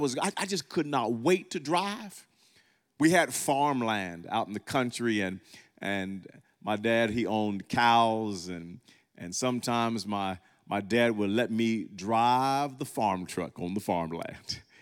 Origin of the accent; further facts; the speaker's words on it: Wewoka, Oklahoma, United States; When I was a kid, growing up in Wewoka, Oklahoma, 8, 9, 10 years old